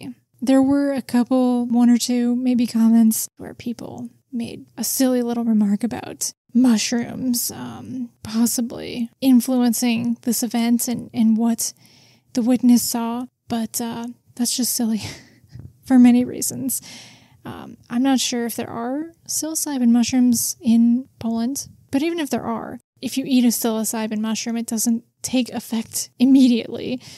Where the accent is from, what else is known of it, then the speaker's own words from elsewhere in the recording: South Africa; I grew up in the South African veld. It's flatlands. You can see to the horizon in every direction. Grasslands and farmlands, mostly. Some bushes and the odd camelthorn tree as well.